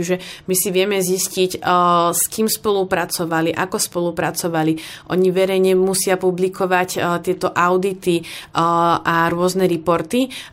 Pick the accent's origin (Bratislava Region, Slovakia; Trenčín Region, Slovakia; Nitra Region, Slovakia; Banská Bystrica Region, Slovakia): Trenčín Region, Slovakia; Dubnica nad Váhom; Pochádzam z Dubnice nad Váhom, kde vlastne máme Orátko, tam som od detstva chodila